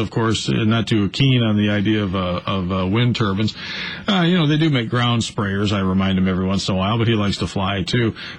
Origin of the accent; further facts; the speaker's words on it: United States; I'm 54, on the farm, growing up in Northwest Grundy County, the beginning of the ethanol industry.